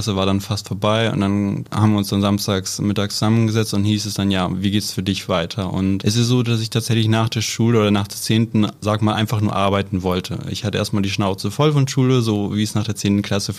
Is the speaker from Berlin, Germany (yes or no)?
no; Neuenburg, Lower Saxony, Germany; bin 27 Jahre alt, komme aus dem schönen Neuenburg bei Zetel